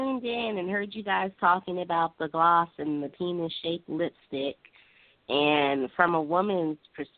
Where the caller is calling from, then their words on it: Sacramento, California, United States; From Sacramento, California.